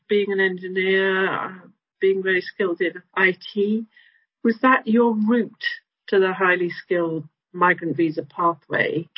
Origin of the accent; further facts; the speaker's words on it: United Kingdom; As a British person, I can see, I always make sure that my meetings finish on time.